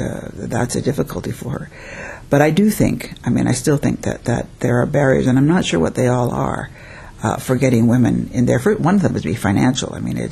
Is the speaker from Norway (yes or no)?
no; Canada; As a Canadian, that's not a bad thing.